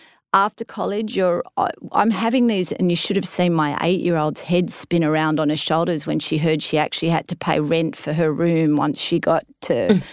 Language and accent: English; Australia; I'm Australian. You're not allowed to have an ego as an Aussie.